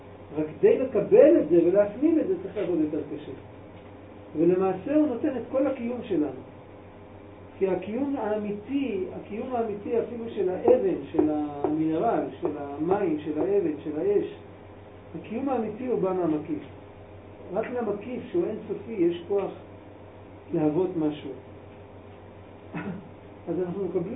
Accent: Palestine; Hebrew is a second language; כתר מלשון, אני חושב כתר, אני פלסטיני.

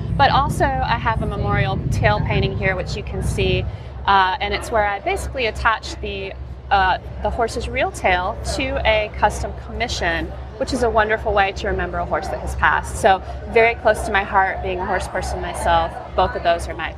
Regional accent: South Carolina, United States; now in Savannah, United States; I grew up in South Carolina and have been a horse lover my entire life.

